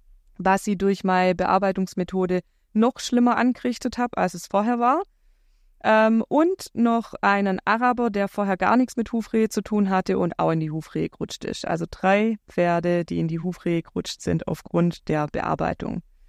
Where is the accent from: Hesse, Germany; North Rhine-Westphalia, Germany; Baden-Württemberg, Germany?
Baden-Württemberg, Germany; Ich bin 38 Jahre alt, komme vom schönen Bodensee, wie man an meinem Dialekt erkennen kann.